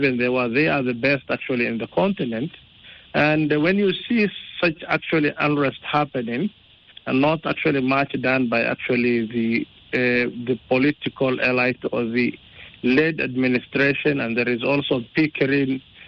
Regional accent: Somalia; And this is something I myself come under when I was asked, where are you from? And then you say Somalia.

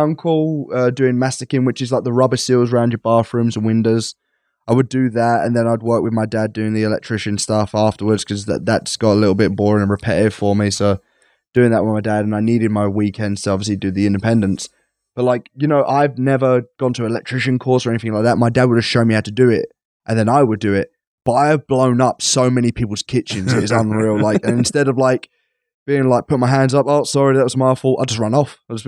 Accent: East of England, United Kingdom; But I'm sorry, I'm so English. But I'm so Essex. That's not even English.

